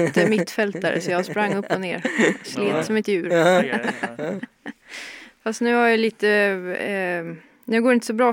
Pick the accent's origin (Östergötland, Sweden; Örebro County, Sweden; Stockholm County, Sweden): Örebro County, Sweden; Lindesberg; Ett lag från Lindesberg, där jag kommer ifrån.